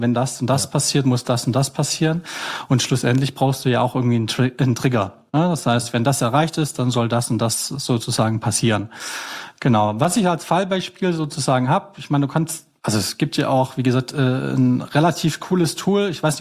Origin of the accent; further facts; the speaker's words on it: Horb am Neckar, Baden-Württemberg, Germany; ich komme aus dem Schwarzwald, am Hort am Neckar, am Rande